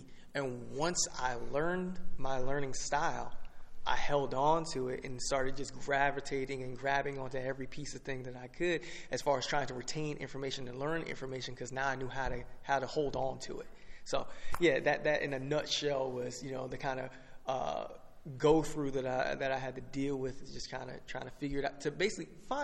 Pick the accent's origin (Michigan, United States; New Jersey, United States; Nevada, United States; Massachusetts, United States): New Jersey, United States; Jersey City; born there; Yeah, so I was born in Jersey City. So, you know, being in that community, you know, it's a little rough